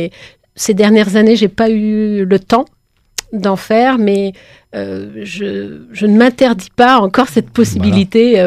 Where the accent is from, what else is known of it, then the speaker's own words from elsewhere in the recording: France; surtout parce que je suis française, j'ai envie de dire.